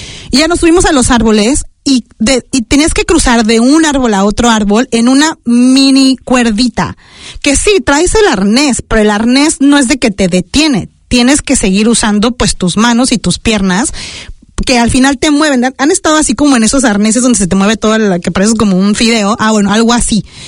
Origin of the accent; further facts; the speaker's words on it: Mexico; now in New Zealand; la mexicana que vive en Nueva Zelanda pensando en vivir en México